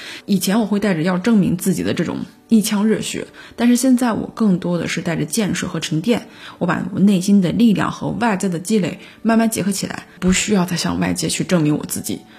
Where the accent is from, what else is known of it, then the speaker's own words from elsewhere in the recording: Shandong, China; moved away as an adult; 殊不知这一走，山东自此变成了我的故乡，北京变成了我新的家乡，我的人生开启了新的篇章。